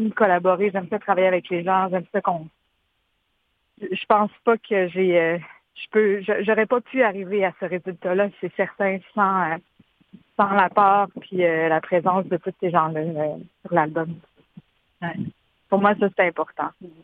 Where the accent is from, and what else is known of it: Quebec, Canada; born or raised there